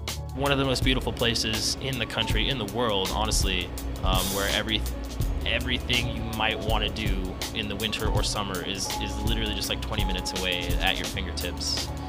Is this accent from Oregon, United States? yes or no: yes; St. Helens, Oregon, United States; now in Anchorage, United States; I grew up in Oregon, in kind of a small town northwest of Portland called St. Helens, Oregon.